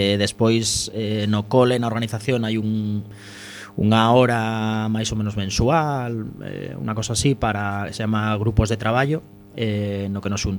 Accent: La Rioja, Spain; Galician is a second language; Bueno, eu estou moi contento, pese a ser o único riojano. Perdoádeme o meu galego, xa sabedes que non é o meu idioma natal

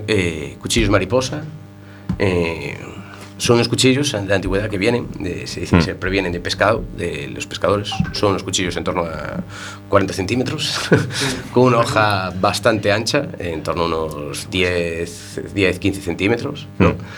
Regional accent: Spain; Español y gallego, algo de chapurreo inglés y poco. Como todo español.

